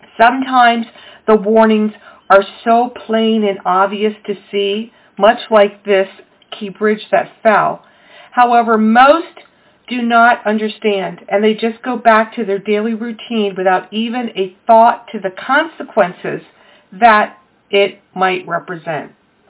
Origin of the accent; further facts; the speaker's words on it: Baltimore, Maryland, United States; I grew up in North Baltimore. It is my home from when I was young.